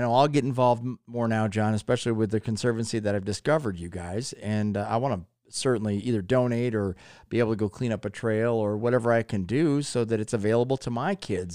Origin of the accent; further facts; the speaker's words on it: Ohio, United States; And I was from Northeast Ohio, and we had Lake Erie, which was great.